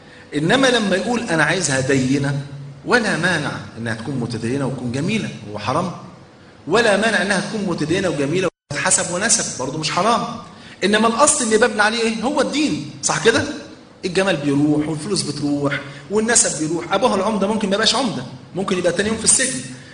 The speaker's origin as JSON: {"language": "Arabic", "country": "Egypt", "said": "أذكر بمناسبة الحديث ده في التسعينات عندنا في مصر"}